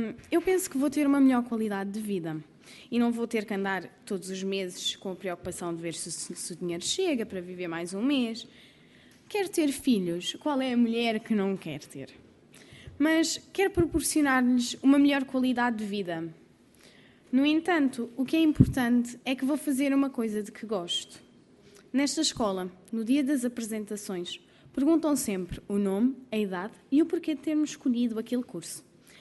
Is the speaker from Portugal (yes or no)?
yes; Lisbon, Portugal; Gostaria que as pessoas respeitassem o sítio onde cresci, porque não é o outro planeta, é em Lisboa, é a capital de Portugal.